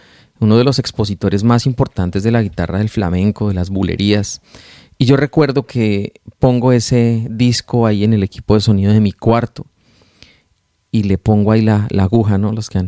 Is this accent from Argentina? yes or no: no; Colombia; Mi familia es una familia de tradición católica. Somos colombianos, entonces todos los que saben en Colombia la religión por cultura es el catolicismo. Y yo crecí en un hogar católico.